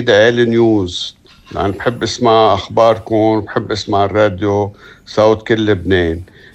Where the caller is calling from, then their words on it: Paris, Île-de-France, France; انا عم بحكيكم من فرنسا من باري.